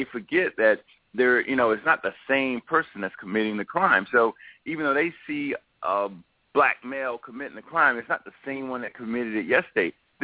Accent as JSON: {"language": "English", "region": "the South", "country": "United States", "tie": "born or raised there", "said": "I grew up in the South. I've always been big and black."}